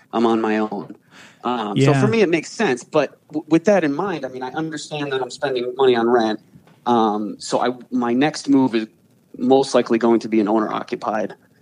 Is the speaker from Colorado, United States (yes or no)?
no; Providence, Rhode Island, United States; I'm from Providence, Rhode Island.